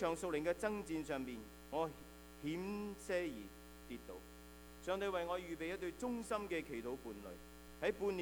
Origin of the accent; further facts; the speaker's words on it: China; also born or lived in Hong Kong; 我在中国大陆出生成长，在香港受到最好的训练